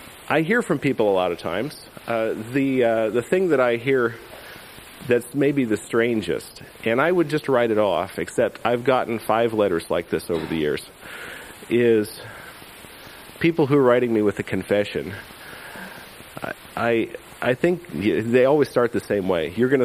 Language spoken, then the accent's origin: English; Kansas, United States; Kansas, I'm from Kansas, so I get sensitive about this.